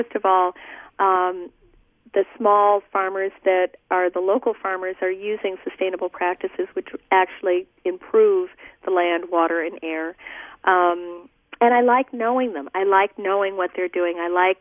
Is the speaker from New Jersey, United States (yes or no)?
yes; New Jersey, United States; I grew up in New Jersey, actually, and I lived there and covered the zoning board for the Princeton Packet